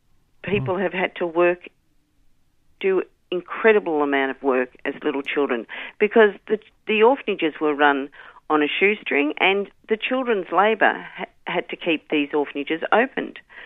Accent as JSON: {"language": "English", "town": "Geelong", "region": "Victoria", "country": "Australia", "tie": "born or raised there", "said": "I grew up in an orphanage in Geel"}